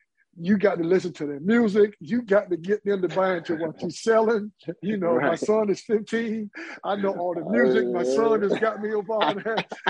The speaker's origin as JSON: {"language": "English", "town": "Greenville", "region": "North Carolina", "country": "United States", "said": "I'm from North Carolina, actually. Greenville, yeah."}